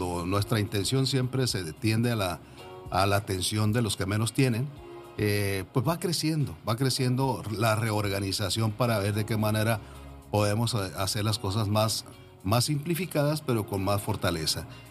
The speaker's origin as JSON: {"language": "Spanish", "town": "Los Mochis", "region": "Sinaloa", "country": "Mexico", "tie": "born or raised there", "moved": "yes", "lives_now": "Ciudad Juárez, Mexico", "said": "Soy originario de Los Mochis, Sinaloa."}